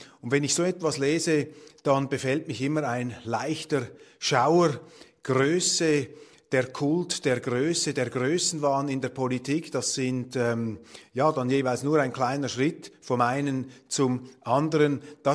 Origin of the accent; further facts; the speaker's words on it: Switzerland; Das sind Entwicklungen, die einen nicht freuen als Schweizer